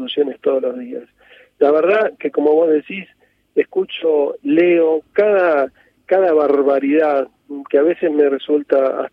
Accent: Argentina; Te podría hablar como argentino

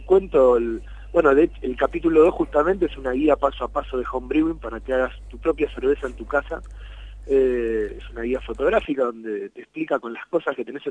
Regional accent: Argentina; En Argentina somos 52.000 más o menos cerveceros caseros que hacemos nuestra cerveza en casa.

